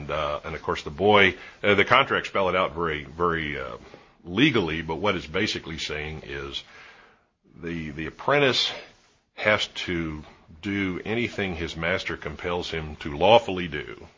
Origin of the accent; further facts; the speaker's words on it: Williamsburg, Virginia, United States; Well, I grew up in Williamsburg, and I always wanted to work for the foundation, even just for a little bit